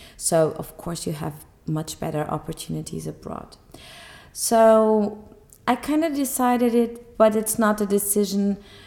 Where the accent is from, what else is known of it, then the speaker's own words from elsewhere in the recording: Porto, Porto District, Portugal; English is a second language; I'm an architect. And I'm an architect from Porto.